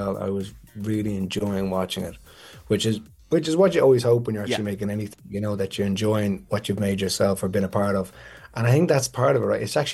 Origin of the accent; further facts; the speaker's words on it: Ireland; you just pick up on the certain things as an Irish person